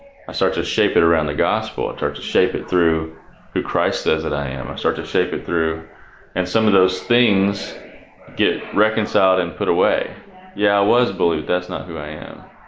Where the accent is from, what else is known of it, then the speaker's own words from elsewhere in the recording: New Orleans, Louisiana, United States; I can't ever say I like Boudin because I'm from New Orleans.